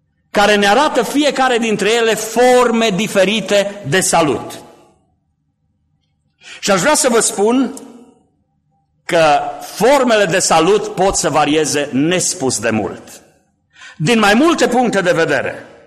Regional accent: Transylvania, Romania; Eu sunt ardelean și ardelenii, cei ce sunteți ardeleni știți, în special în zona Clujului, se folosește foarte mult servus.

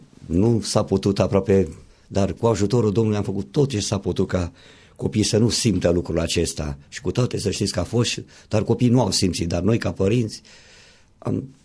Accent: Balaci, Teleorman, Romania; M-am născut, cum am spus mai înainte, în comuna Balaci, acolo de mic copil

